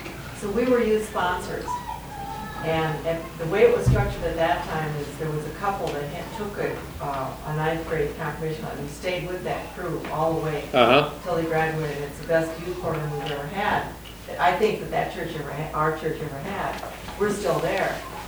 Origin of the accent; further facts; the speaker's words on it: Minnesota, United States; I came from Minnesota, and he came from California.